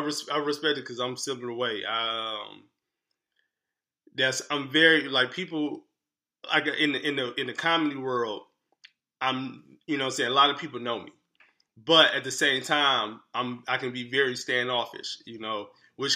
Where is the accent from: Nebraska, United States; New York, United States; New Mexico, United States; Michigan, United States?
Michigan, United States; Detroit; I don't know, because I'm from Detroit, but I didn't live in a lot of places.